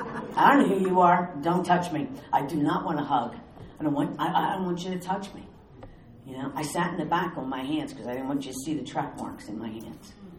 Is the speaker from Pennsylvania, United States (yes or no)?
yes; Philadelphia, Pennsylvania, United States; Now, I'm from the Philadelphia area. I don't know if any of you are. I was born and raised in Roxborough.